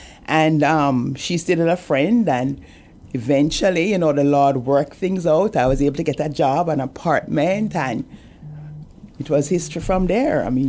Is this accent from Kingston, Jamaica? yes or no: no; Saint Andrew, Jamaica; now in Guam; I'm from Jamaica.